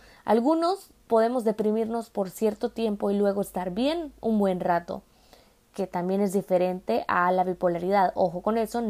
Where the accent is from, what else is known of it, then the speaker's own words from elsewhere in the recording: El Salvador; el salvadoreño, de donde yo vengo